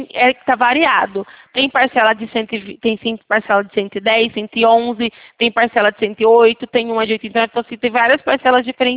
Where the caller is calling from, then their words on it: Campinas, São Paulo, Brazil; Eu falo aqui, na verdade, de Campinas.